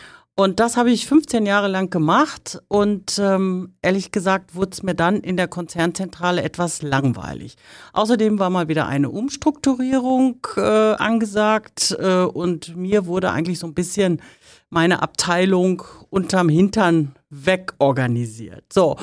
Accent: North Rhine-Westphalia, Germany; moved away as an adult; Ich stamme aus dem Sauerland und war auch, als ich da nach Budapest gegangen bin, Mitte 40 schon.

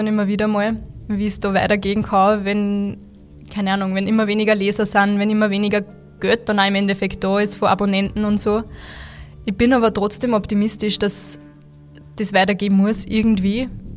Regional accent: Upper Austria, Austria; ich bin aus Oberösterreich, ich würde schon gerne da bleiben.

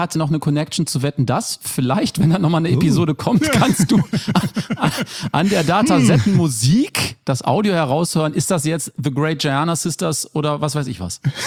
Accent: Rhineland, Germany; Ich komme ja aus dem Rheinland.

